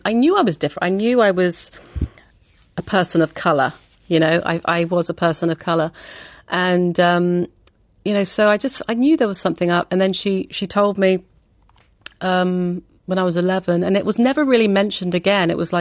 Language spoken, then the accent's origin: English; Pakistan; born there; I was born in Pakistan. I was one of 8 children.